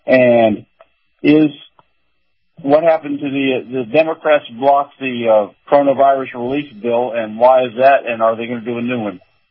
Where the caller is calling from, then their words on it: Clearwater, Florida, United States; Clearwater, Florida.